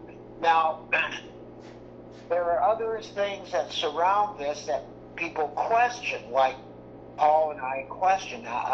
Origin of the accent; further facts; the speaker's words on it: El Paso, Texas, United States; because my hometown is El Paso.